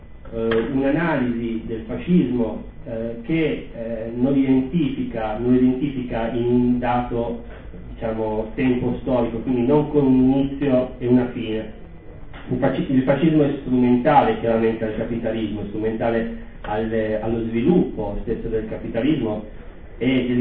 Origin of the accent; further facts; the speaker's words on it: Santo Stefano Belbo, Piedmont, Italy; Santo Stefano Bello, da dove vengo io, ecco, tra la provincia di Cuneo e la provincia di Asti